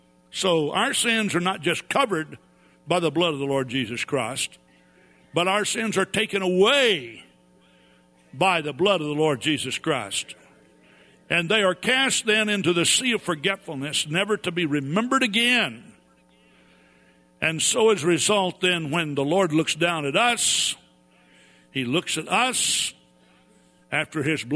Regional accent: Texas, United States; because I told her that I grew up in East Texas and a lot more sun there in the summertime, a lot hotter.

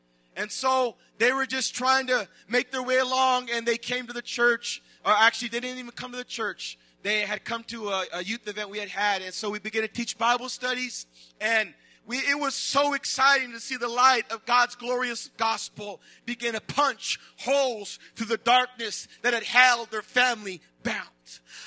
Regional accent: Los Angeles, California, United States; When my wife and I first got married, of course, we came from California, from the Los Angeles area.

